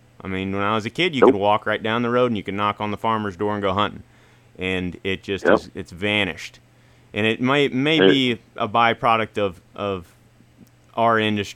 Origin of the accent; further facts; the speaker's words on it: Paris, Missouri, United States; now in Iowa, United States; I've seen it happen in my hometown back in Paris, Missouri, about 1,100 people, and then up here in Iowa